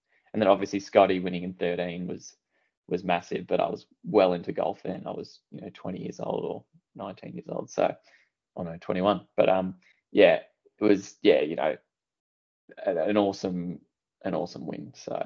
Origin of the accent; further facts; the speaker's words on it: Perth, Western Australia, Australia; You know, in Perth, I grew up in Perth.